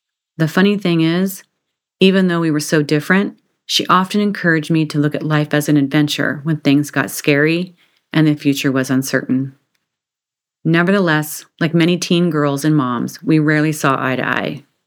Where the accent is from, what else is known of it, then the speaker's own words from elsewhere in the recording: San Diego, California, United States; Growing up in San Diego, the furthest I'd ever traveled by car was Lake Mead in Nevada, Northern California, and just across the southern border to Tijuana, Rosarito, and Mazatlan, Mexico.